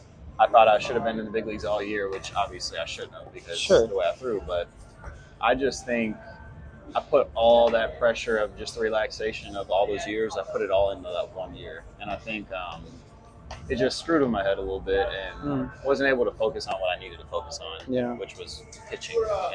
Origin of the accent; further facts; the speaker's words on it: Winter Haven, Florida, United States; I grew up in Winter Haven, Florida.